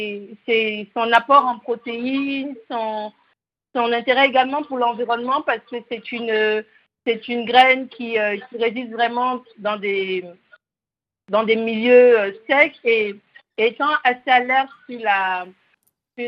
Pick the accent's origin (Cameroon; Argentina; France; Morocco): Cameroon; moi je suis originaire du Cameroun